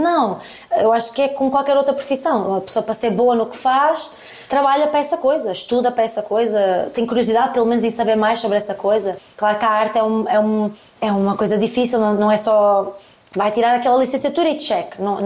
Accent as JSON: {"language": "Portuguese", "town": "Póvoa de Varzim", "region": "Porto", "country": "Portugal", "tie": "born or raised there", "said": "muitas delas vêm da Póvoa e de ser de onde eu cresci, e amigas mesmo de quando eu tinha 5 anos"}